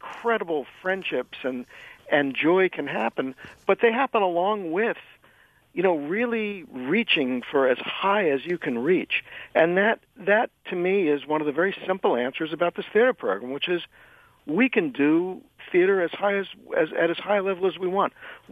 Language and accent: English; Levittown, Pennsylvania, United States; I grew up in Levittown when the steel mill was employing 10,000 people and all kinds of other industrial giants were going, and times were good.